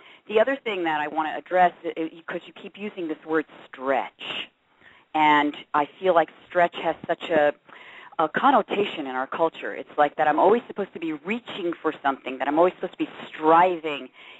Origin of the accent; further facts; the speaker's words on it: New Jersey, United States; accent: New Jersey; Originally? Well, I guess you could say New Jersey, if you hadn't figured it out from the accent yet.